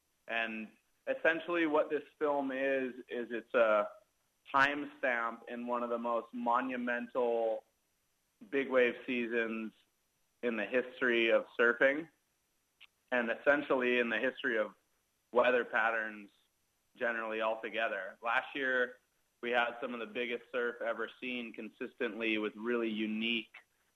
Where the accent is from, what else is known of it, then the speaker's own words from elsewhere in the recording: Hawaii, United States; I'm a professional surfer, and I grew up on the North Shore of Maui.